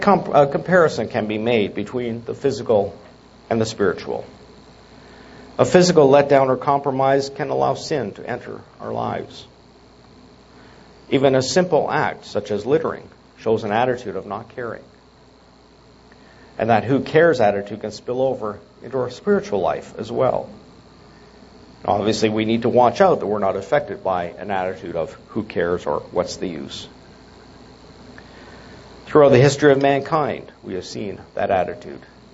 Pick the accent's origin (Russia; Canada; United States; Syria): Canada; Richmond Hill, Ontario; I remember growing up in Richmond Hill, Ontario, just north of Toronto, not far from a number of greenhouses. Richmond Hill at that time was known as the Rose Capital of Canada.